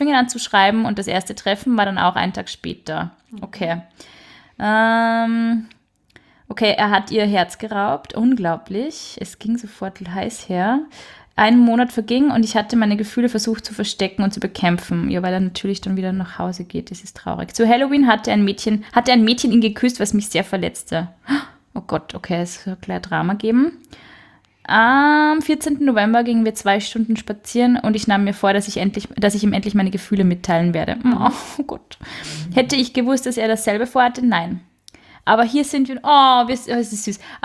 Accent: Braunau, Upper Austria, Austria; Oh, meine Heimatstadt.

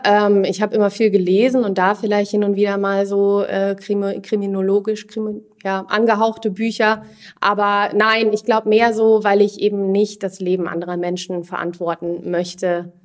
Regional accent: Bad Homburg, Hesse, Germany; Ich bin ursprünglich aus Bad Homburg groß geworden dort. Zum Studium weg gewesen, beruflich dann bei KPMG gestartet mit Stationen in Frankfurt und in Zürich.

